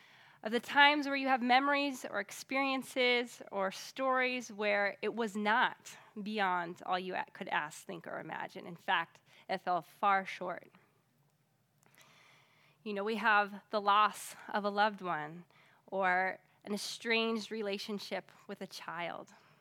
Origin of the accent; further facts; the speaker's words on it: Alaska, United States; Or I had a friend up in Alaska. I grew up in Alaska